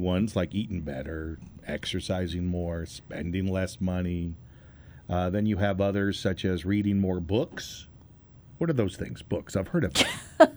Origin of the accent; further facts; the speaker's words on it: McAllen, Texas, United States; You know, back for when I'm from South Texas, and specifically from McAllen.